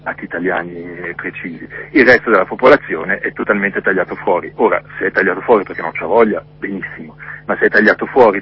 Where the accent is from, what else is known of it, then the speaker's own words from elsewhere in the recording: Milan, Lombardy, Italy; born there; della mia città natale, che è Milano